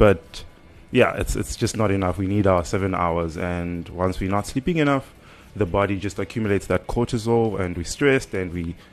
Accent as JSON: {"language": "English", "town": "Mahikeng", "region": "North West", "country": "South Africa", "also_born_or_lived": "Cuba / Gqeberha / Rustenburg", "lives_now": "KwaZulu-Natal, South Africa", "said": "I'm from Northwest. That's a province very far from KZN. I'm from a very small town called Mafeking. I studied medicine in Cuba, and then I did my internship in PE."}